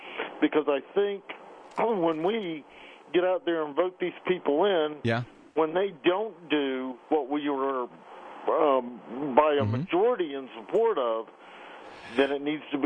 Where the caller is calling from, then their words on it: Colorado, United States; I'm here in Colorado.